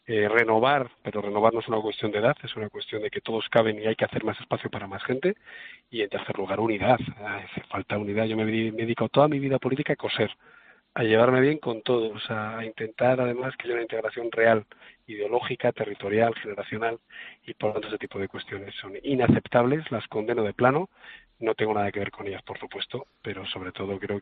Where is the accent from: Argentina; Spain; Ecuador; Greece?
Spain; me siento despreciado como español